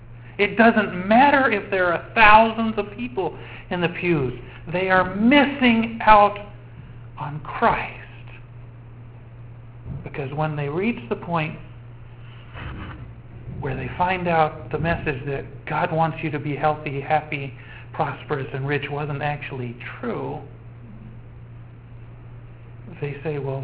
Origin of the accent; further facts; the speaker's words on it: United States; But I'm an American, so they figure there's that much money there.